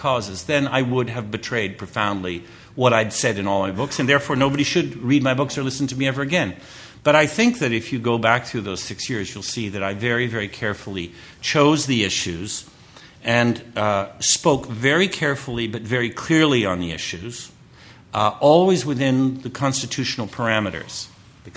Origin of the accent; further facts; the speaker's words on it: Toronto, Ontario, Canada; I'm from Toronto